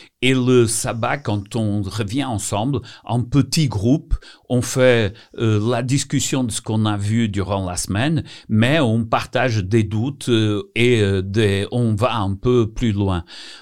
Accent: Portugal; Moi, je suis portugais. Même si je suis adventiste de deuxième génération, mes parents et mes grands-parents, ils sont des convertis

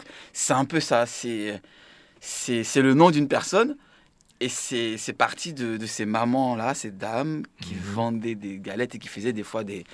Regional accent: Côte d’Ivoire; now in France; moi, ça fait quand même des années que j'ai quitté la Côte d'Ivoire

